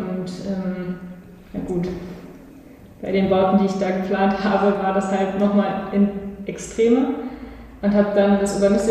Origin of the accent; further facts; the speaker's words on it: North Rhine-Westphalia, Germany; bin ich im ländlichen Raum in Nordrhein-Westfalen groß geworden. Klassische Einfamilienhaus-Situation